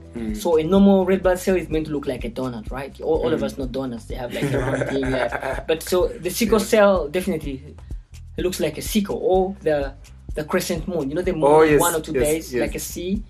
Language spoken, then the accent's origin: English; Uganda; Yeah, so I'm from Uganda. Yeah. I mean, Uganda is in East Africa. That's like next to Kenya and Tanzania, East Africa community.